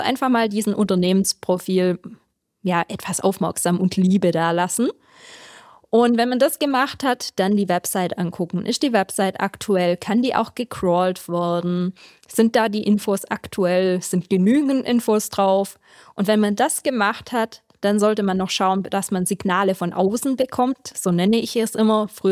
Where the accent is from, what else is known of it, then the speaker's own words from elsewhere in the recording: Baden-Württemberg, Germany; ich komme aus dem Schwabenländle, hört man ja vielleicht.